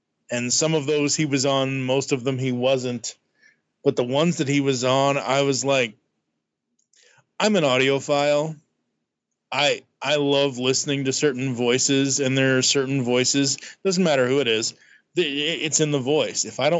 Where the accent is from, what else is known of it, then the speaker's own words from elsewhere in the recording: Boston, Massachusetts, United States; Growing up in Boston, Massachusetts, or just south of Boston, actually...